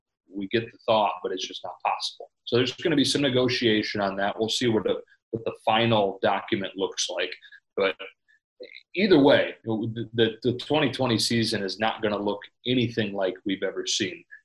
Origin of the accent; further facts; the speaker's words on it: Midwest, United States; We're all from the Midwest, and it has some of that Midwest feel to it.